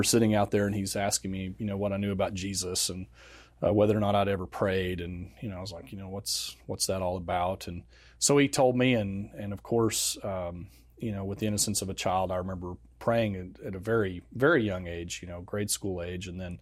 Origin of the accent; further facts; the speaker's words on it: Fayetteville, Arkansas, United States; So I was born in Northwest Arkansas. I was born and raised in Fayetteville, and in fact, all of my family's still there.